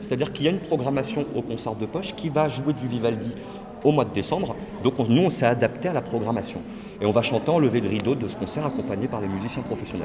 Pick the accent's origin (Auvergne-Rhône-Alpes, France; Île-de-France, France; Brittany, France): Île-de-France, France; Paris; Après moi je suis parti à Paris parce que je suis de Paris